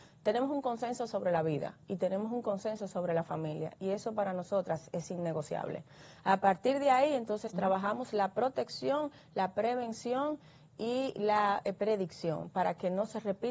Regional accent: Dominican Republic; Como dominicanos somos número uno en el béisbol.

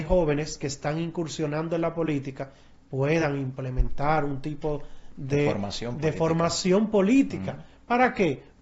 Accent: Dominican Republic; nosotros como República Dominicana

